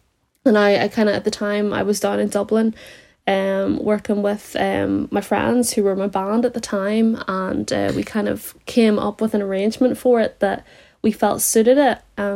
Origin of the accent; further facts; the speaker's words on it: Draperstown, Northern Ireland, United Kingdom; because I'm from Draperstown, so it's very rural, so had to go to the big smoke, you know.